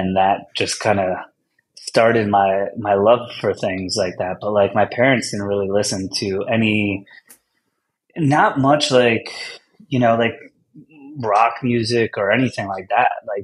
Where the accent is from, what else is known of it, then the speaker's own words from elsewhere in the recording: Wantagh, New York, United States; I was born and raised on Long Island. Yeah, you know, like I grew up in Wantagh, which is like right by Jones Beach